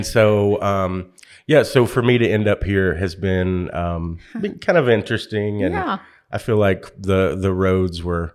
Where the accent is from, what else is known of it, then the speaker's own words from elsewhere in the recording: Kentucky, United States; I'm originally from Kentucky. Grew up on a tobacco and timber farm in Kentucky, and was real involved in 4-H